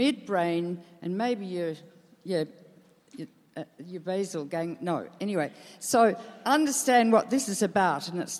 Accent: Melbourne, Victoria, Australia; It was set in my hometown, Melbourne.

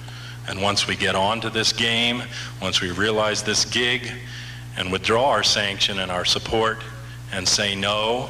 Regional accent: United States; I was raised in America, raised in a racist culture. I'm a European. I was raised with that racism as part of my whole heritage of growing up in that society

